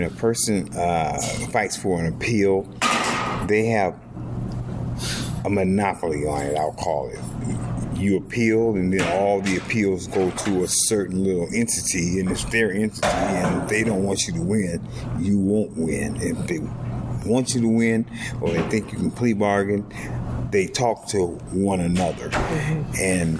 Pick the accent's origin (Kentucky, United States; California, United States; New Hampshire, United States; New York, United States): California, United States; Los Angeles; I'm from Los Angeles, California.